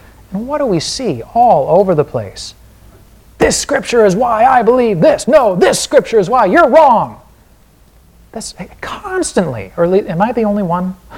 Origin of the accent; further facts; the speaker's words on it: Wisconsin, United States; accent: Wisconsin; or there's my Wisconsin accent